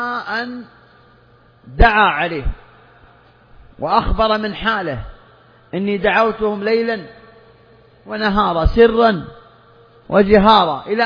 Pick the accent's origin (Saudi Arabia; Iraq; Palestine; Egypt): Saudi Arabia; عندنا في المملكة العربية السعودية